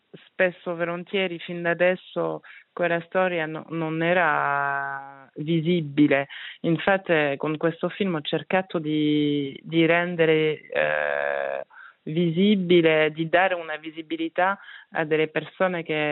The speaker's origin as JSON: {"language": "Italian", "country": "Switzerland", "tie": "born or raised there", "said": "la mia cultura è proprio svizzera, nel senso che sono nata in Svizzera, la mia madre è svizzera tedesca"}